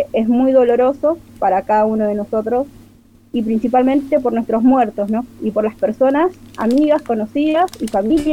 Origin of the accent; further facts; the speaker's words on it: Bolivia; now in Argentina; nosotros como bolivianos y bolivianas que residimos aquí